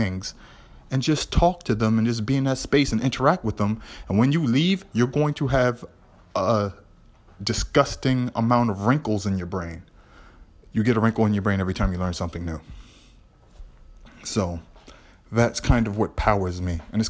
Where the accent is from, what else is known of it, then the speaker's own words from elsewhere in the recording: Boston, Massachusetts, United States; I'm from Lower Roxbury.